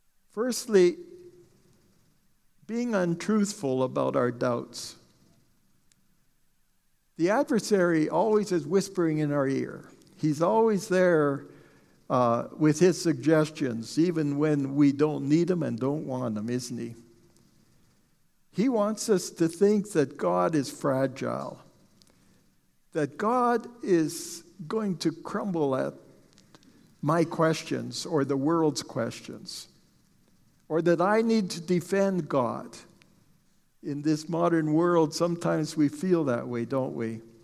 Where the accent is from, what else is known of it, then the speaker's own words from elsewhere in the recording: Dennis, Massachusetts, United States; Growing up in Dennis, and then later in this church in my teenage years, but only it was the new church.